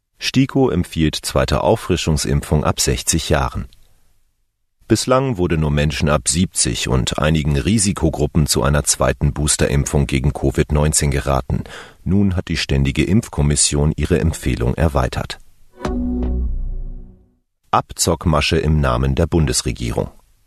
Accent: Berlin, Germany; Irgendwann im Wendetaumel kam meine Heimatstadt Berlin auf die Idee, sich für Olympia zu bewerben

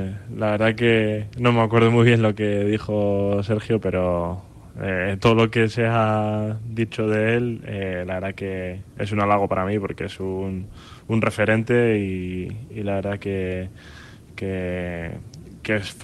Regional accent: Bilbao, Basque Country, Spain; vengo de Bilbao y llevo toda la vida ahí.

